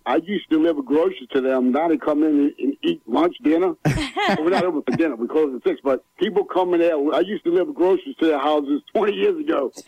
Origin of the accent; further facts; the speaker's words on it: New Orleans, Louisiana, United States; born there; No, I was born in New Orleans.